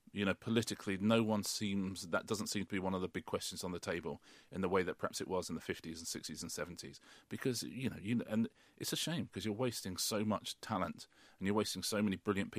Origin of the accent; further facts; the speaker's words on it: United Kingdom; I grew up in the British working class, and now I'm very, very, very much in the British middle class.